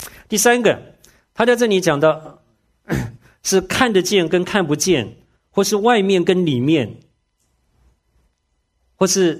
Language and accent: Chinese; China; 只是我们中国人的翻译，中国人总觉得要有个地方啊